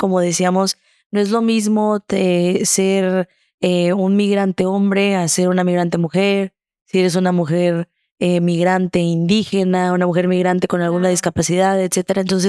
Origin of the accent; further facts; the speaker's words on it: Chiapas, Mexico; pero tú como mexicano, también, hablando también como chiapaneco